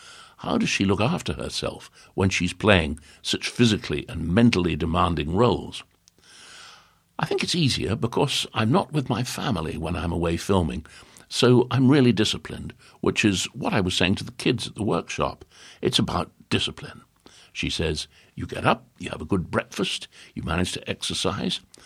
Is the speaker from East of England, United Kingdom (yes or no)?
no; Oldham, North West England, United Kingdom; I was from Oldham, which isn't London, and is not Manchester. It isn't one of the bigger places